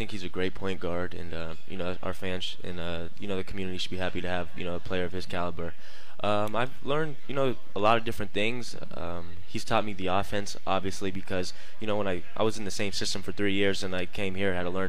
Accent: Las Vegas, Nevada, United States; I grew up in Las Vegas. I used to go to UNLV games.

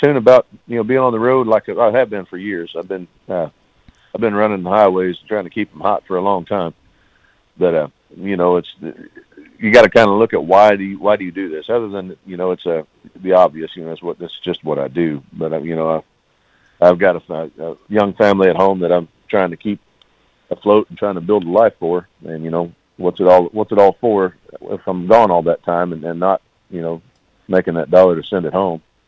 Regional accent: Oklahoma, United States; is from Atoka, Oklahoma, and I'm from Oklahoma as well.

